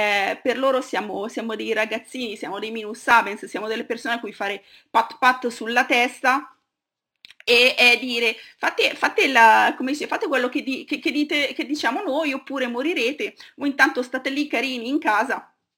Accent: Bergamo, Lombardy, Italy; io sono di Bergamo, dicono sei di parte

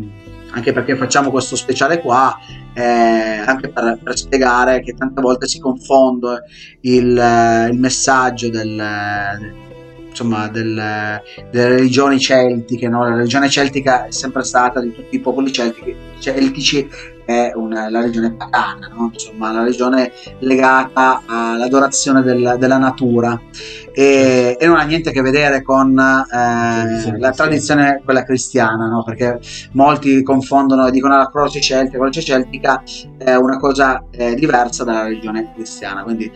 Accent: Aosta Valley, Italy; also born or lived in Ivrea; essendo anche valdostano, quindi le mie origini mi portavano anche a queste origini celtiche, non solo quelle romane, ma anche quelle celtiche

